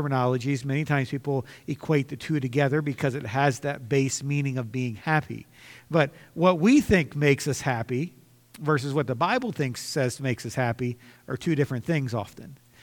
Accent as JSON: {"language": "English", "country": "United States", "tie": "born there", "said": "We consider, hey, you know, I was born in America. That's a blessing."}